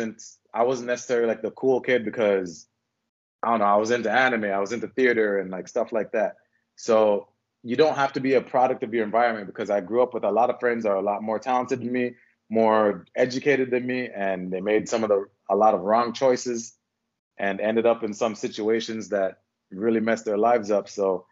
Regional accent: Toronto, Ontario, Canada; I grew up in Toronto, and Toronto does have hoods, and there's ghettos everywhere.

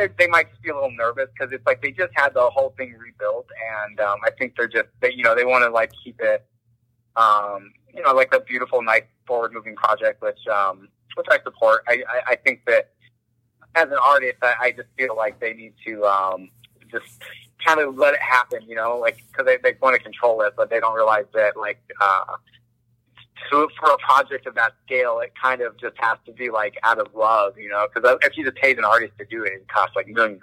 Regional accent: Pueblo, Colorado, United States; So whenever you were like, oh, I'm from Pueblo, they'd always be like, oh, those commercials, or they had heard of the mural.

